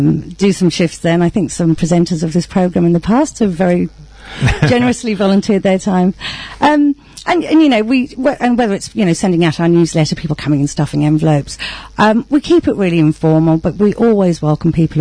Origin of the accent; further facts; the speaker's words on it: London, United Kingdom; I was born in London, born and brought up there. My parents were first generation Indians there, and they came over about 50 years ago to the UK from India.